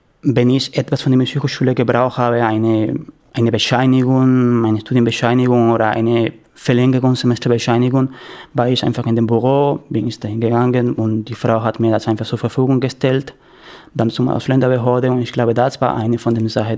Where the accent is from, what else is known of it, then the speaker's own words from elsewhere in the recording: Venezuela; German is a second language; now in Cologne, Germany; ich komme aus Venezuela, ich bin Cellist und bin 31 Jahre alt.